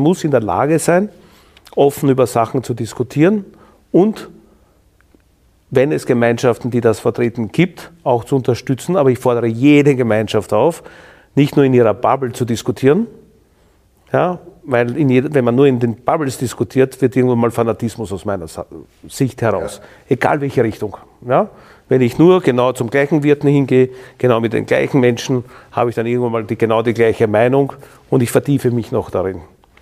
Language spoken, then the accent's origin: German; Vienna, Austria; ich wurde aber sehr schnell integriert als Wiener.